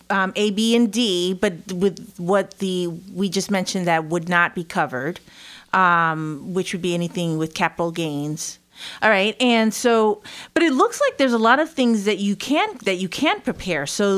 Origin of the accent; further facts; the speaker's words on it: Middletown, New York, United States; I'm from Middletown.